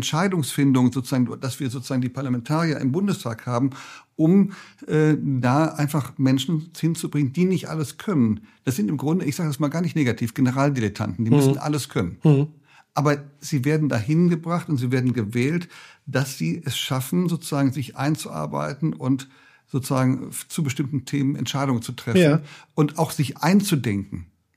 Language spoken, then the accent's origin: German; Bonn, North Rhine-Westphalia, Germany; meiner Heimatstadt Bonn